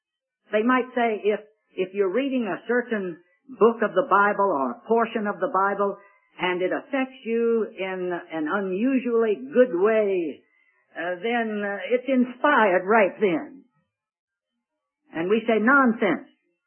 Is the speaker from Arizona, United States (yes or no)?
no; Richmond, Virginia, United States; For me to say that my hometown of Richmond is in the state of Virginia